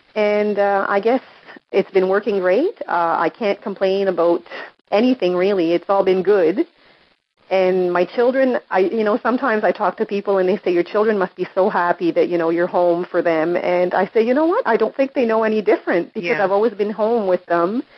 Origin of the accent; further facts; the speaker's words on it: Dieppe, New Brunswick, Canada; now in Saint John, Canada; I am originally from Dieppe, and I moved to St. John to start work here.